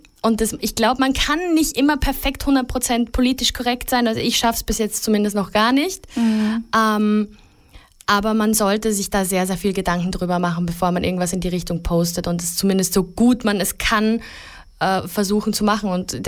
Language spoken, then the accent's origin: German; Deutschlandsberg, Styria, Austria; born there; Ich bin in Deutschlandsberg geboren und lebe in einem winzigen Dorf, dessen Namen niemand auf der Welt kennt.